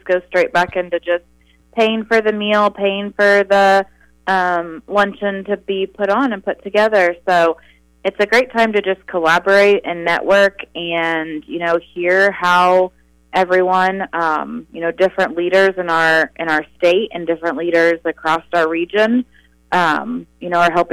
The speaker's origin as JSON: {"language": "English", "town": "Frankfort", "region": "Kentucky", "country": "United States", "tie": "born or raised there", "said": "I obviously work for the city of Frankfort, and, you know, this is my community, this is my hometown"}